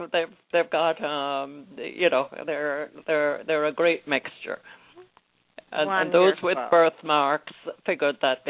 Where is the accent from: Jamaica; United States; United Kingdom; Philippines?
Jamaica; moved away as an adult; now in Canada; I am a Jamaican. I left Jamaica when I was 21 and returned for a short three-year stint there, and try to get back every couple of years or so because I still have family there.